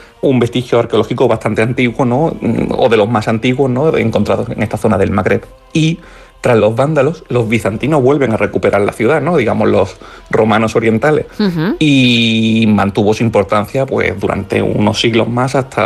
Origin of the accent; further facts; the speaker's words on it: Melilla, Spain; os voy a traer un capitulito de mi ciudad de origen, de Melilla, porque soy melillense